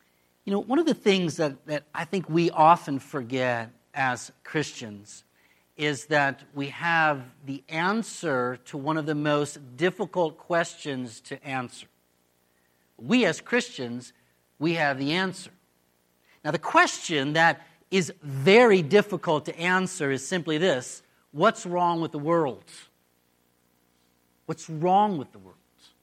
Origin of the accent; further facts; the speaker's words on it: Michigan, United States; So I'm from Michigan.